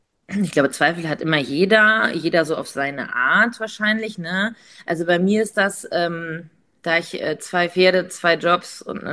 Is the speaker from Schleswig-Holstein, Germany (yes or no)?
no; Hanover, Lower Saxony, Germany; also ich komme aus Hannover